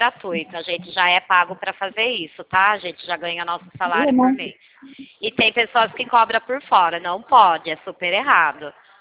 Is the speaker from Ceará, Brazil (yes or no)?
no; Itu, São Paulo, Brazil; sou daqui de Itu também.